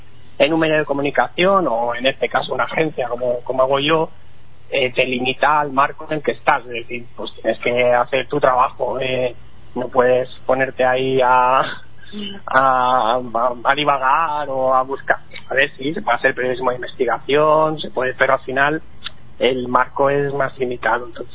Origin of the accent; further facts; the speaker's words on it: Badalona, Catalonia, Spain; porque yo soy de aquí, de Badalona, una ciudad pegada a Barcelona.